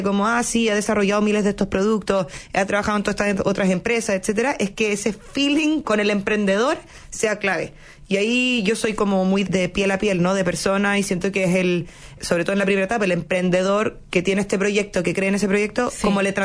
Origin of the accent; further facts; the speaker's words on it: Chile; no me refiero a que yo soy chilena, estoy en Santiago